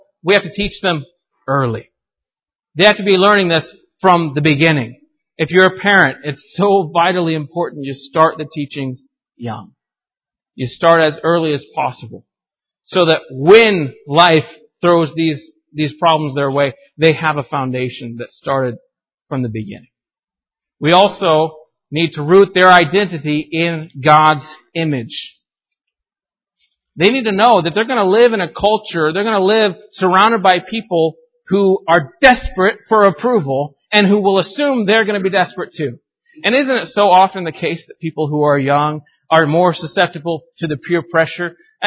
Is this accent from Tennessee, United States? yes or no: no; Arkansas, United States; now in California, United States; I'm from Arkansas originally. I consider myself a Southerner still. And I think I always will. But I've noticed myself kind of becoming more Californian the more I live here.